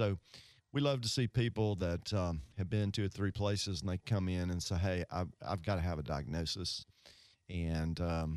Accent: Mississippi, United States; I grew up in Northeast Mississippi. I got a pharmacy degree at University of Mississippi, Ole Miss, hottie toddy.

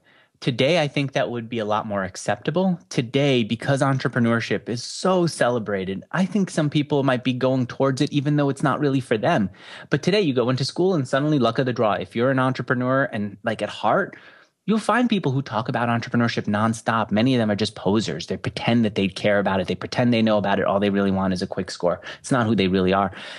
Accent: New York, United States; growing up in New York, you're really surrounded by the very liberal agenda, which is business is bad.

